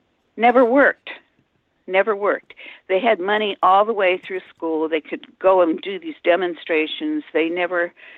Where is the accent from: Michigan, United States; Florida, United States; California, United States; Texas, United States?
California, United States; Pasadena; I grew up in Pasadena, California, and I'm the oldest of 8 children. We were a very strong Catholic family.